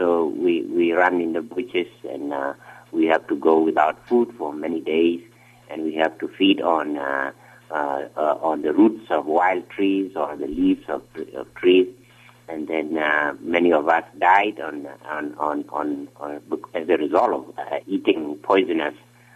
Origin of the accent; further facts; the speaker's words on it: South Sudan; I was born in South Sudan 40 years ago, before, when I was 14 years of age, the war started in our country, and you know, I used to live in a rural village, of a village called Bating in southern part of South Sudan.